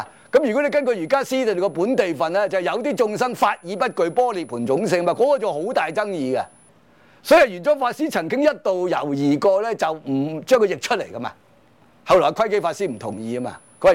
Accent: China; 即是我们中国人都好少人着的了

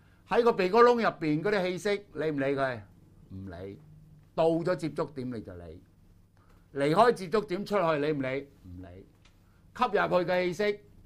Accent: China; 如果揾唔到人中上面一點咧，我哋亞洲我哋中國人咧，多數都揾到人中呢一點嘅。

